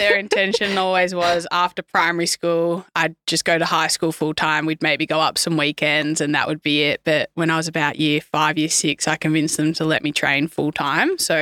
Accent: Barwon Heads, Victoria, Australia; also born or lived in Cairns; I was born up in Cairns and then we moved back to Victoria when I was about 9 months old, lived in the outer suburbs of Melbourne and moved to Barwon Heads where I now live when I was about 3 years old. And so been there ever since. So that's Surf Coast in Victoria.

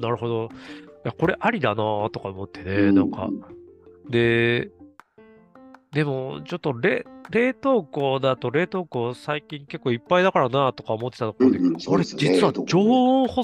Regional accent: Kyoto, Japan; 僕、京都出身なんで

